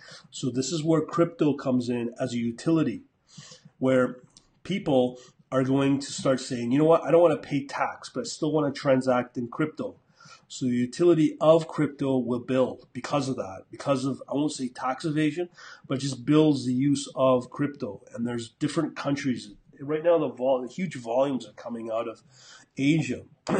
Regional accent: Canada; as a Canadian.

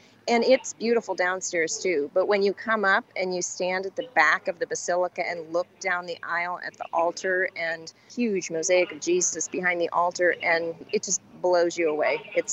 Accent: Ohio, United States; We're from Ohio

